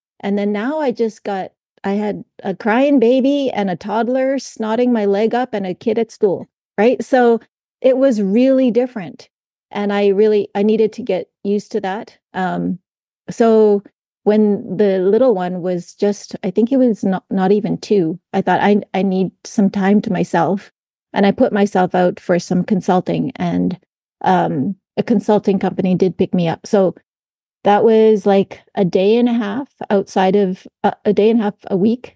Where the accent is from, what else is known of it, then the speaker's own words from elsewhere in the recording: Saskatoon, Saskatchewan, Canada; I just moved back home to Saskatoon, where I was born and raised, got the acreage that I was raised on, and wanted to just raise my kids here. So we've been here ever since